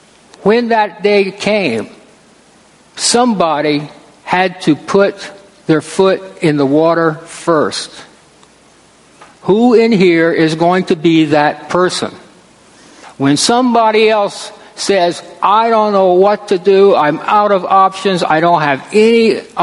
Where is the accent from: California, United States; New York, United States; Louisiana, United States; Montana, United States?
Louisiana, United States; Now, I'm from South Louisiana, and we know a little bit about floods.